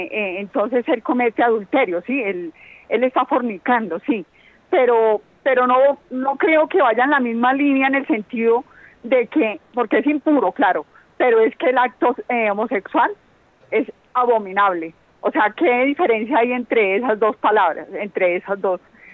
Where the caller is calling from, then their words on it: Bogotá, Colombia; Yo vivo acá en Bogotá, soy de esa, muy de Radio María.